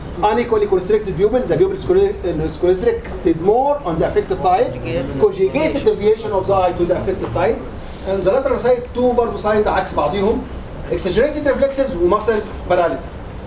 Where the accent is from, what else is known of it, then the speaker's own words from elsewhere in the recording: Egypt; حتى عندنا في مصر يقول لك ايه